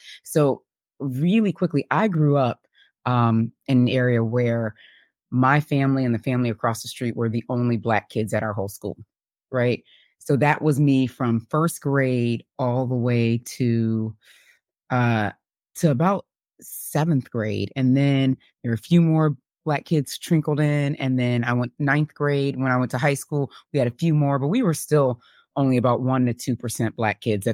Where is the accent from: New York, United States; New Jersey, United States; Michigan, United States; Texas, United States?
New York, United States; Syracuse; I'm from Syracuse and da da da.